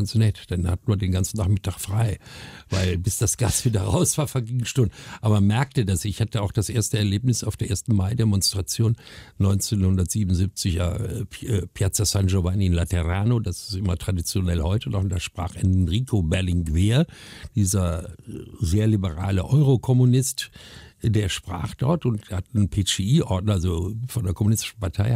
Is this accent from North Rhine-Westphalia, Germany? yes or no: yes; Duisburg, North Rhine-Westphalia, Germany; also born or lived in Rome; now in Cologne, Germany; darum bin ich dann aus Rom wieder weg in meine Heimatstadt Duisburg für 6 Jahre, bis ich dann am 1. April 1984 in Köln landete.